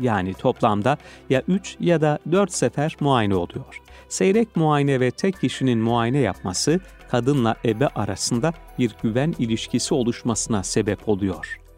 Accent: Istanbul, Turkey; born there; 1979 yılında İstanbul'da doğdum.

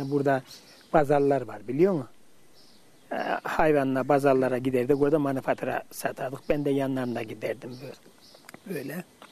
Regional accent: Emiler, Kayseri, Turkey; 73 yaşında. Kayseri'nin Ekiyet nahiyesi Emiler köyünden.

